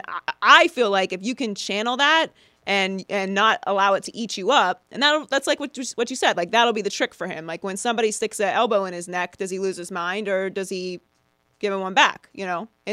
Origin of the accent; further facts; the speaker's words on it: Pittsburgh, Pennsylvania, United States; I grew up in Pittsburgh. I get it, okay?